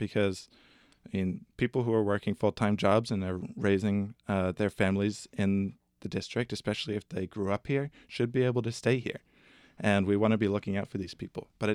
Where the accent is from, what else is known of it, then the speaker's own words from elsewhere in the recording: Falmouth, Massachusetts, United States; Well, I grew up in Falmouth.